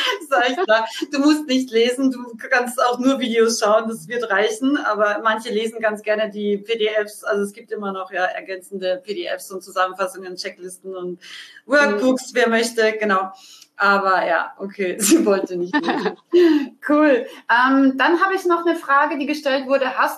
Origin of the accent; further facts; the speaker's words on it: Austria; now in Munich, Germany; ich habe als Österreicherin immer gedacht, jetzt gehe ich nach München, jetzt ist es dann total zivilisiert, ja?